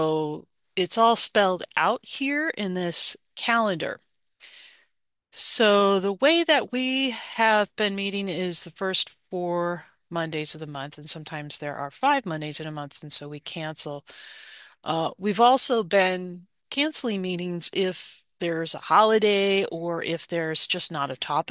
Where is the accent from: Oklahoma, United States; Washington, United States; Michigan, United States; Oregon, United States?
Michigan, United States; I was born in Michigan. I'm a Michigander